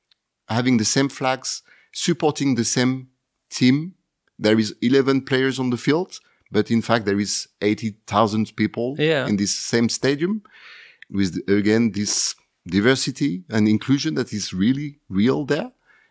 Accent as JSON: {"language": "English", "town": "Marseille", "region": "Provence-Alpes-Côte d'Azur", "country": "France", "tie": "born or raised there", "said": "So Marseille is my hometown, the city where everything starts for me."}